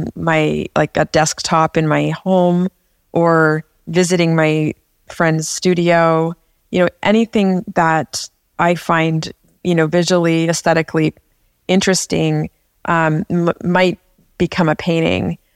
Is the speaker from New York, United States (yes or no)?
no; California, United States; I was born in Southern California, although I moved to Northern California as a young person